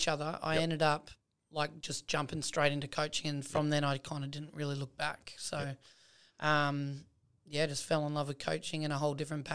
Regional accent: Gold Coast, Queensland, Australia; moved to Townsville, so I'm from the Goldie, and that's another whole journey

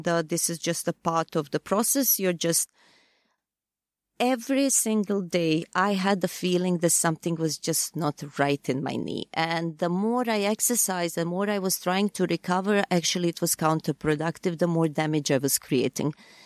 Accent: Bosnia & Herzegovina; English is a second language; I'm from Bosnia. I was raised and grew up in Bosnia, in the country that was back then known as Yugoslavia.

